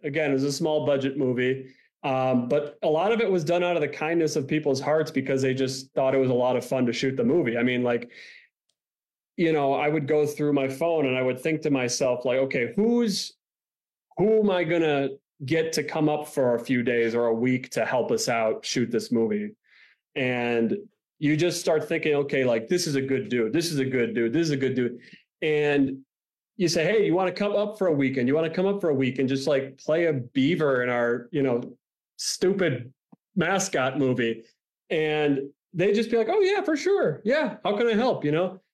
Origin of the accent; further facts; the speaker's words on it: Milwaukee, Wisconsin, United States; Well, I grew up in Milwaukee.